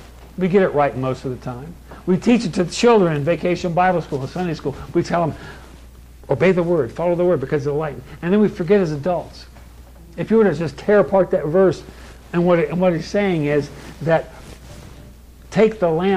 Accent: California, United States; also born or lived in Kentucky; now in -; I'm from the South. I was born in Kentucky. I was raised in California, so I missed the accent, but my parents had that sweet accent.

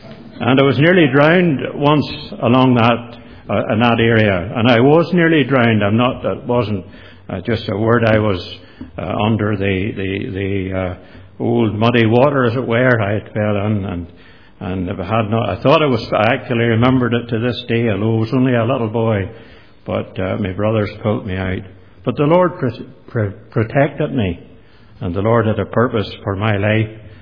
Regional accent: Northern Ireland, United Kingdom; I was about 3 years of age when we went there. I was born near Bushmills. And as a family, we moved to the Creamery Road.

